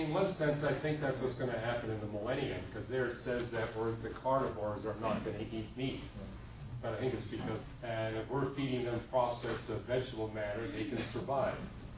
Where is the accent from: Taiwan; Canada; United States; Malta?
Canada; British Columbia; Now, I grew up in British Columbia, and you know, my mother and father, although they were very poor, wound up buying one of these deep freeze freezers.